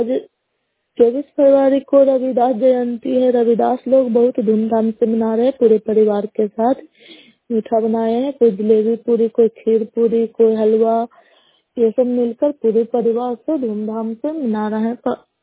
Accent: Bihar, India; नालंदा जिला नगर सोलह कला पंचायत के निवासी हूँ।

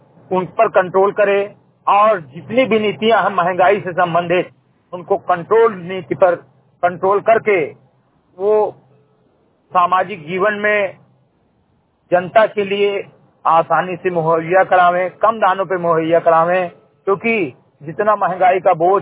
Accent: Chamri Ghateri, Uttar Pradesh, India; ग्राम चमरी घटेरी विकासखंड मिंटुआ जनपद बहराइच का रहने वाला हूं

